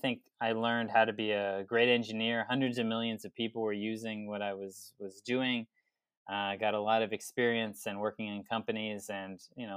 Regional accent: Texas, United States; Yeah, so I grew up in Texas, went to school in South Carolina, did internships all over

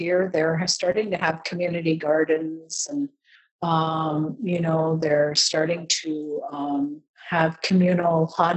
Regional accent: New Brunswick, Canada; now in Fredericton, Canada; I'm from Tobik First Nation, although I live in Fredericton, New Brunswick.

